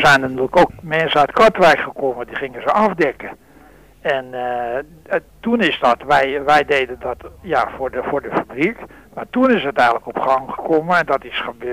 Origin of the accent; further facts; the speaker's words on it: Beverwijk, North Holland, Netherlands; Die wortelen die had enkel maar te maken met het feit dat wij uit Beverwijk vandaan kwamen.